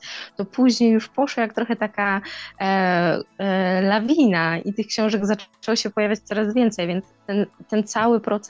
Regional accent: Koły, Opole Voivodeship, Poland; moved away as an adult; also born or lived in Netherlands; now in Iceland; Pochodzę z małej wsi spod Opola, dokładnie z Kół. Wyjechałam już, no muszę powiedzieć, jakiś czas temu, bo najpierw odwiedziłam Holandię, teraz Islandię, ale bardzo często wracam do domu rodzinnego i do Opola.

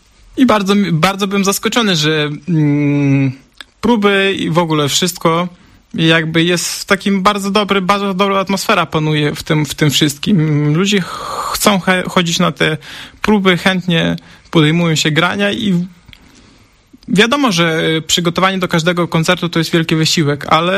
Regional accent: Ukraine; Polish is a second language; moved away as an adult; now in Poland; Bo ja pochodzę z Ukrainy generalnie i ja uczyłem się grać tam, uczyłem się muzyki na Ukrainie i tam jest takie podejście bardziej sztywne.

